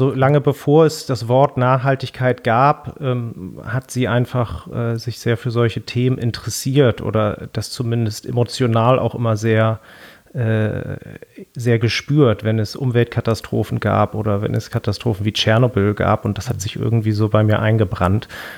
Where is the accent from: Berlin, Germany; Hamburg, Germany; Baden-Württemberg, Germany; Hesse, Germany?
Hamburg, Germany; Zum einen durch den Ort, wo ich aufgewachsen bin, also am Rande Hamburgs, wo es eigentlich sehr, sehr grün ist.